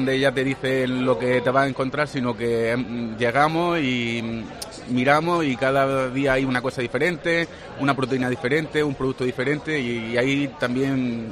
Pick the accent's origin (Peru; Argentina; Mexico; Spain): Spain; Benadú, Andalusia; Sí, soy de Benadú, de un pueblo muy cerquita de la capital, uh-huh. Pero sí, soy de Almería.